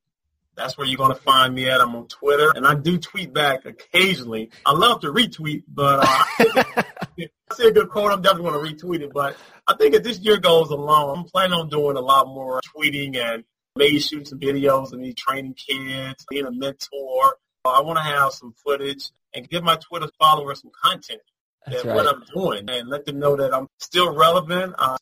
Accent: Tennessee, United States; plus it's my home state, so I have to go with my home state. I would say Nashville.

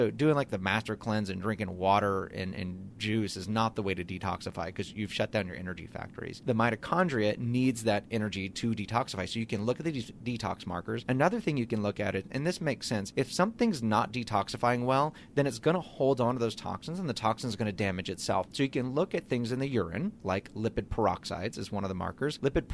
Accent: Louisiana, United States; I grew up on grits in South Louisiana and Pop-Tarts and Frosted Flakes and antibiotics.

